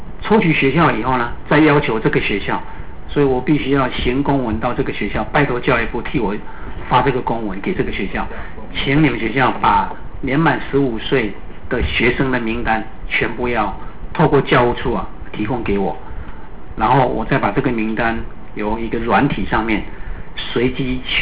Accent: Kaohsiung, Taiwan; 这几年让我感觉到高雄越来越美，好，我也自己很身为高雄人为荣。

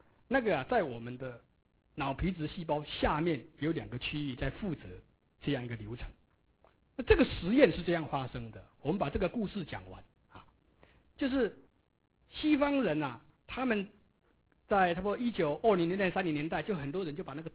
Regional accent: Taiwan; 所以，以前我们台湾人讲这个“蟾蜍蟾蜍，莫惊行捕”，就是吸鸦片。

